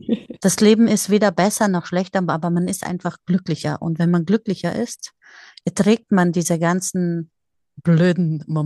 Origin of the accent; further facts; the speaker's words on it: Munich, Bavaria, Germany; werde jetzt tatsächlich in 2 Wochen 50 und ja, bin Münchner Kindl